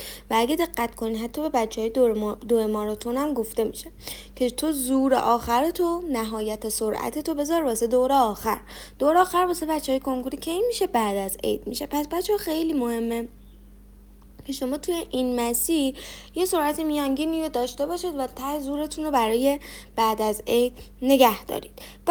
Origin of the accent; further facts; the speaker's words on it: Isfahan, Iran; حالا برفرض چون خودم اصفهانیم، همیشه روی جاده اصفهان تا مشهد مثال میزنم